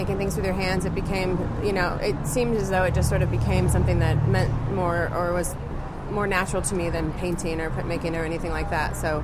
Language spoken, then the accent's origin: English; Woodinville, Washington, United States; I grew up here in Woodinville, actually.